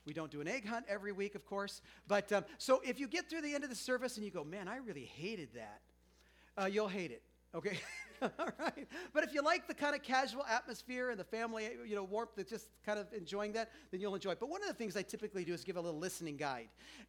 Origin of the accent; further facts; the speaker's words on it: Texas, United States; born there; of course I'm a Christian and an American. I was born in Texas.